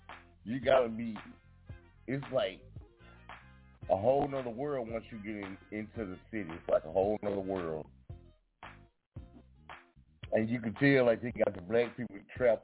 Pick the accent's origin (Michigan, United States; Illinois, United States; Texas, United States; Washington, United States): Texas, United States; Crockett; Yeah, yeah. Ain't nothing like Crockett, Texas, though. This city is a beast.